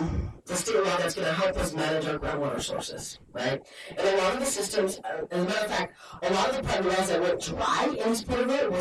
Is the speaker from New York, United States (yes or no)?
no; Salinas, California, United States; I'm originally from Salinas. I grew up in, I was raised in Salinas, California.